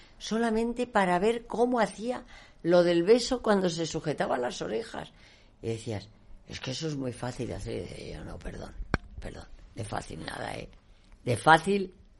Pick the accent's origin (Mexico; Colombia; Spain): Spain; Valladolid, Castile and León; las dos bajitas somos las de Valladolid